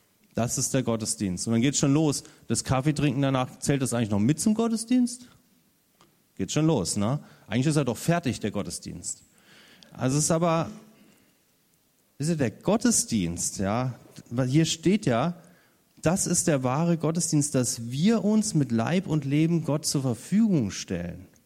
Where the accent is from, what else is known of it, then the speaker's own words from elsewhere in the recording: Hesse, Germany; Ich komme ja aus Hessen